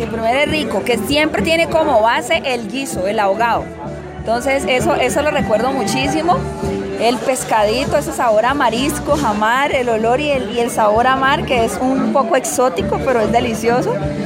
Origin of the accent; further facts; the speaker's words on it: Cali, Valle del Cauca, Colombia; Crecí en Cali, aunque he tenido la oportunidad de viajar mucho, pero ahí fue como mi niñez y todo el desarrollo de mi vida ahí.